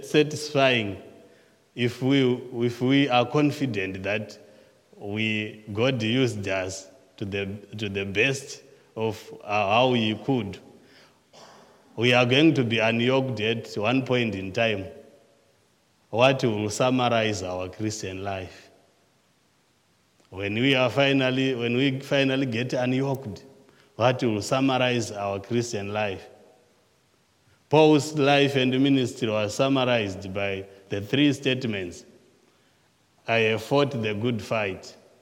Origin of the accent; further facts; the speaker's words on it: Zimbabwe; I grew up in Zimbabwe, in a rural area where we used cattle as draft power for plowing the fields.